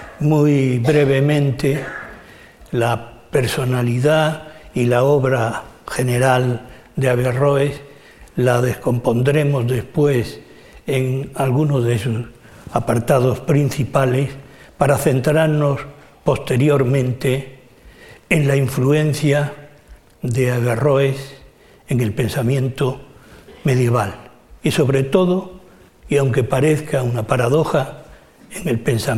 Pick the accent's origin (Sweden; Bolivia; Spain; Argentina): Spain; como españoles, como estudiosos